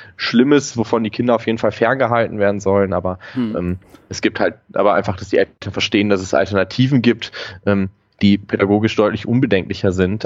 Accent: Duisburg, North Rhine-Westphalia, Germany; ich komme aus Duisburg, bin normalerweise Sozialarbeiter an einer Grundschule

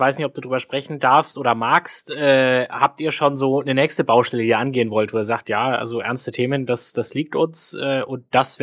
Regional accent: Bavaria, Germany; ich als Bayer

